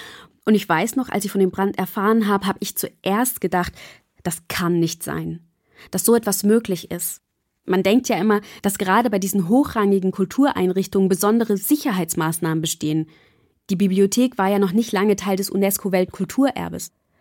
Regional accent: Schönbrunn, Germany; Ich hatte eine ganz tolle Deutschlehrerin und die hat mich mit ihrer Faszination für Weimar angesteckt. Für mich im kleinen ländlichen Schönbrunn war Weimar deshalb wirklich ein richtiger Sehnsuchtsort.

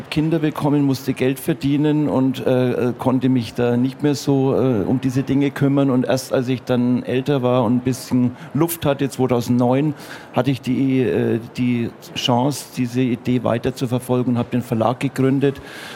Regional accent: Nuremberg, Bavaria, Germany; now in Fürth, Germany; Also ich habe es ja nur von Nürnberg nach Fürth geschafft. Ich bin auch aus Nürnberg.

